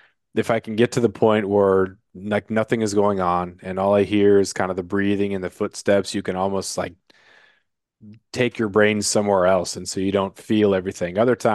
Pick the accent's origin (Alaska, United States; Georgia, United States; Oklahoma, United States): Alaska, United States; Klawock; growing up in Klawock on Prince of Wales Island.